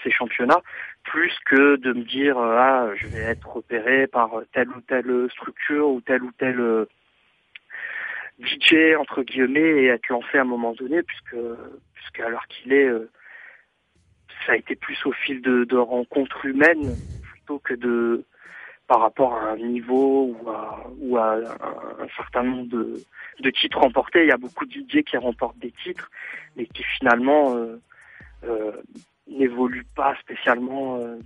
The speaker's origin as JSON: {"language": "French", "town": "Toulon", "region": "Provence-Alpes-Côte d'Azur", "country": "France", "tie": "born or raised there", "moved": "as an adult", "lives_now": "Paris, France", "said": "dans une radio locale à Toulon, dans ma ville natale. Puis de 2004 à 2007 sur Radio FG à Paris, quand j'ai émigré vers Paris"}